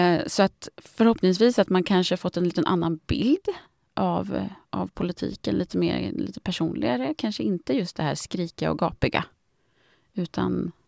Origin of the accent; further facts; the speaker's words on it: Österåker, Stockholm County, Sweden; Om jag säger att jag är från Österåker när jag är ute i Sverige